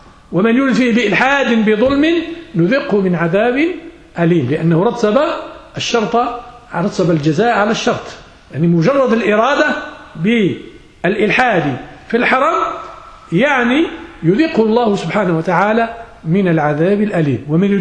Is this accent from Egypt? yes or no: no; Morocco; كما هو الجاري به العمل مثلا عندنا في المغرب